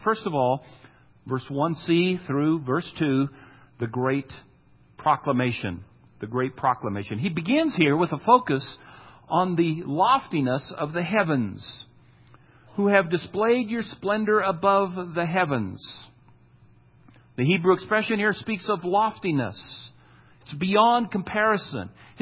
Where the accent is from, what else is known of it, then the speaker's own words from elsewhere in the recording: Midwest, United States; Growing up in the Midwest, sometimes some rivers would overflow the banks and we would say the river is swollen.